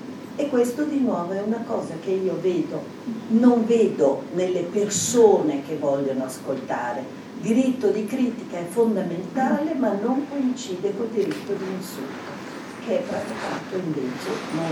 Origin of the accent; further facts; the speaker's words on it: Turin, Piedmont, Italy; io vengo dal Piemonte, vengo da Torino